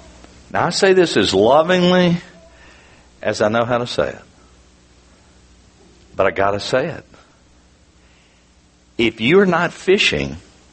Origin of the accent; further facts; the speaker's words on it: Lynchburg, Virginia, United States; Billy Sunday was preaching in Lynchburg, Virginia, my hometown, when my mom and dad gave their lives to Christ.